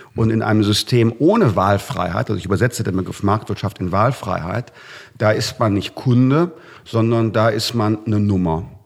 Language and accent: German; North Rhine-Westphalia, Germany; In meinem Heimatland Nordrhein-Westfalen ist die Durchfallquote viel geringer als in MacPom